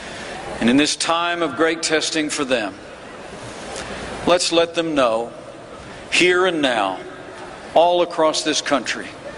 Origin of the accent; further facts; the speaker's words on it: Indiana, United States; In my home state of Indiana, we prove every day that you can build a growing economy